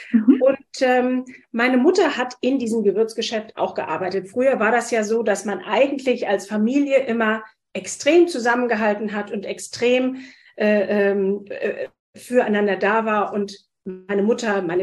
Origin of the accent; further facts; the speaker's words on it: Wiesbaden, Hesse, Germany; now in Hamburg, Germany; Ich komme aus Hessen, aus Wiesbaden und bin 1995 nach Hamburg gezogen